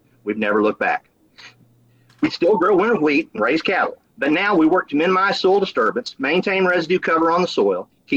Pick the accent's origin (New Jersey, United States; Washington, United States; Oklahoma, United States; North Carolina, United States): Oklahoma, United States; Again, my home state has an example. In 2001, the state established a carbon credit program that made the Oklahoma Conservation Commission the referee for carbon credits.